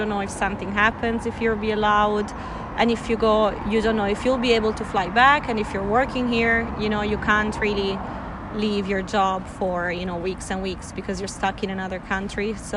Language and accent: English; Genoa, Liguria, Italy; now in Ireland; I am from Genova and I've been living in Ireland for 7 years.